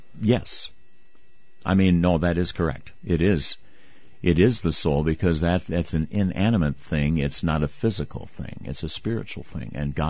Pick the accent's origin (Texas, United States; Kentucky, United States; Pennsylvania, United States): Kentucky, United States; I grew up in Kentucky. Crawfish was popular. We called them crawdads.